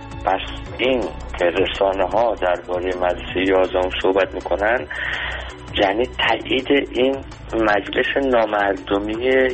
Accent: Iran; من به عنوان یک ایرانی

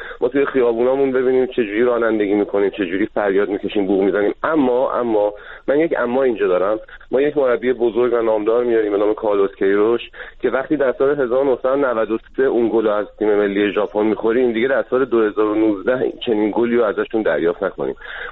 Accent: Iran; ببینید من ایرانی هستم، خیلی به ایرانی بودنم خوشحالم، نمیگم افتخار میکنم، خوشحالم.

